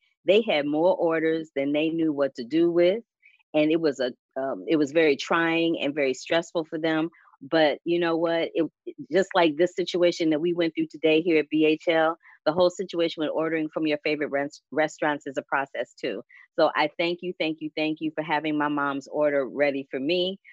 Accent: St. Louis, Missouri, United States; I am from St. Louis, Missouri. Y'all know this. I talk about being from St. Louis all the time.

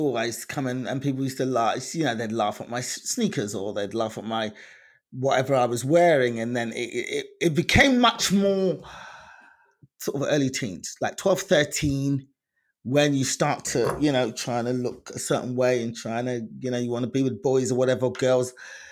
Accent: London, United Kingdom; moved away as an adult; Yes, I was born and raised in London. I didn't leave till I was 35 years old.

